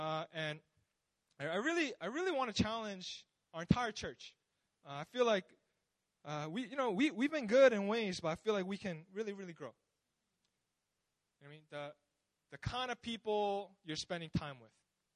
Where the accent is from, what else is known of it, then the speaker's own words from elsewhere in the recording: United States; moved away as an adult; I'm a foreigner too. I'm from America, but I've been here for about a little less than a year, almost a year soon.